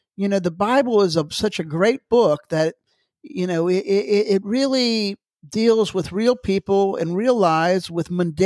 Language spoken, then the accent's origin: English; Kentucky, United States; So, I'm from Kentucky originally. And yes. There's a place called Mammoth Cave, one of the largest caves in the world.